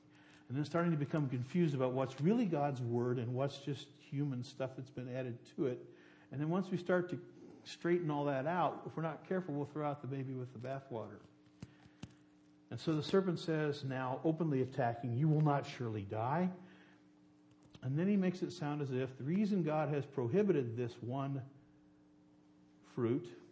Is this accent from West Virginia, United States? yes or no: yes; West Virginia, United States; Then later, I grew up in West Virginia. And in West Virginia, in the church I grew up in, people thought you couldn't eat or drink inside the church building.